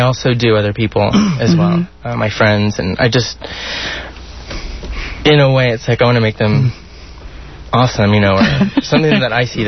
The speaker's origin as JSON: {"language": "English", "town": "San Antonio", "region": "Texas", "country": "United States", "tie": "born or raised there", "lives_now": "Houston, United States", "said": "No, actually, I am from San Antonio"}